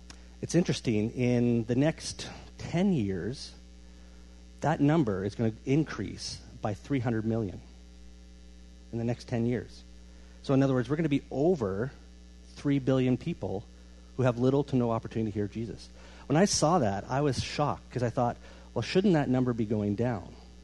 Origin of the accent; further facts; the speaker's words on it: Ontario, Canada; I grew up here in Ontario.